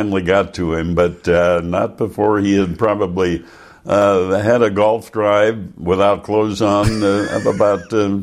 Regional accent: Ontario, Wisconsin, United States; In Ontario, Wisconsin, where I grew up near La Crosse, 4th of July celebration, they always had a grease pole.

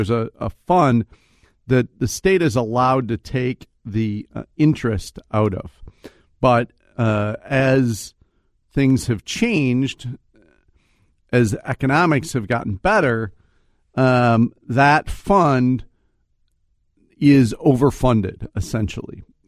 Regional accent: Shoreview, Minnesota, United States; I was born and raised in Shoreview.

